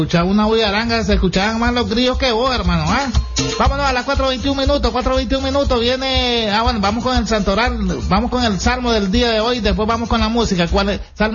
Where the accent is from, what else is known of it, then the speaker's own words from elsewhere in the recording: Ciudad Sandino, Managua, Nicaragua; Soy de Ciudad Sandino, oíste